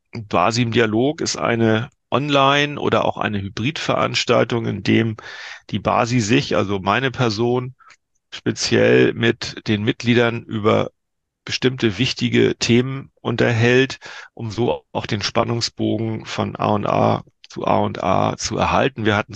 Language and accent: German; Northern Germany, Germany; als Norddeutscher muss man sagen, war nicht ganz klein